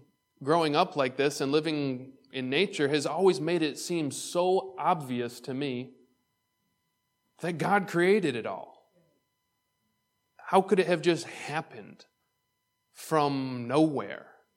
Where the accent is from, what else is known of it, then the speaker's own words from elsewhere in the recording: Waterport, New York, United States; growing up in Waterport, New York, I don't know what the population is there.